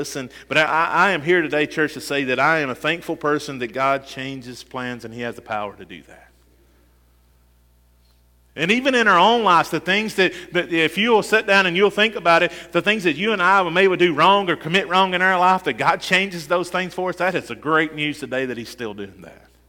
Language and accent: English; the South, United States; I don't know about you, but I'm from the South.